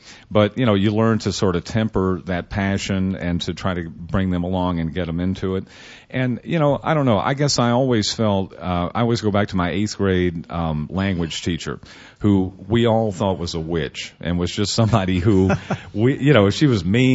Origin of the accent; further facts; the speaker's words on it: Tennessee, United States; I'm from Tennessee